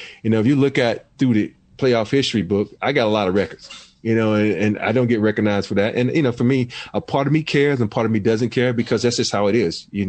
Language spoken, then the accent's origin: English; the South, United States; And you forget, I'm from the South, and I know some racist motherfuckers.